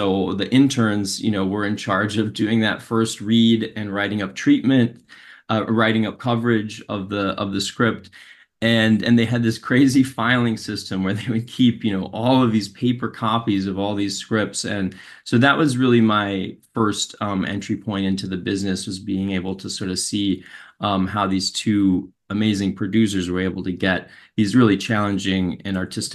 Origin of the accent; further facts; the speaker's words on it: New York City, New York, United States; I grew up in New York City, and I guess when I was a senior in high school, I had an opportunity to do an internship